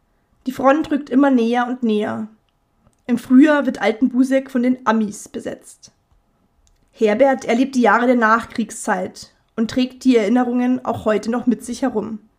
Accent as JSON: {"language": "German", "region": "Bavaria", "country": "Germany", "said": "Ich komme ja aus Bayern, aus Oberbayern."}